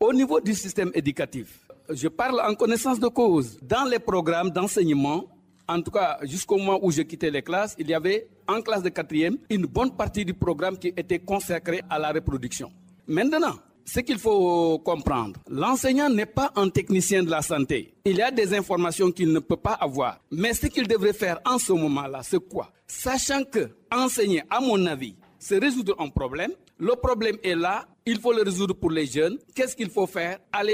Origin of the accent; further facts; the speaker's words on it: Senegal; Mais avant tout, je suis un Sénégalais comme vous, monsieur.